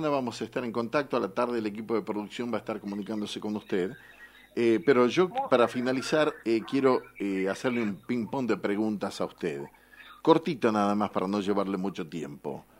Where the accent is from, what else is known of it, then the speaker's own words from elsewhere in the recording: La Rioja, Argentina; Como riojana